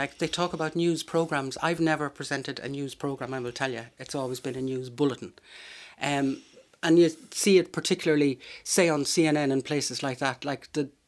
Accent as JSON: {"language": "English", "town": "Dublin", "region": "Leinster", "country": "Ireland", "tie": "born there", "said": "I was born in Clontarf. My parents are from Laois and Westmeath, respectively. … RTÉ's first GA correspondent, having come from the Irish Press."}